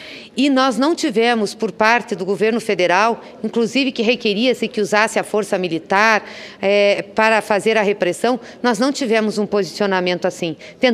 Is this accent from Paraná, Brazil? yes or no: yes; Paraná, Brazil; Me sinto envergonhada de subir nessa tribuna como paranaense pelo que eu assisti ontem no meu estado.